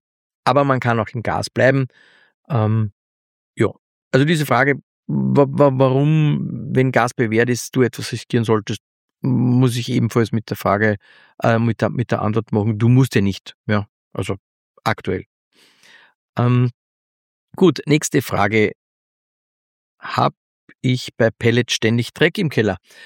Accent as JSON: {"language": "German", "country": "Austria", "said": "bei uns in Österreich"}